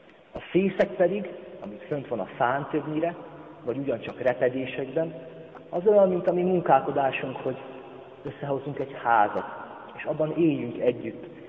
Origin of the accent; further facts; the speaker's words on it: Great Hungarian Plain, Hungary; Alföldiek vagyunk, tudhatjuk, milyen a szegény legény.